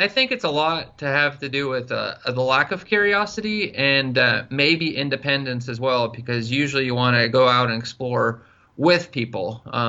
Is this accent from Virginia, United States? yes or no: no; California, United States; I grew up in the Bay Area of California.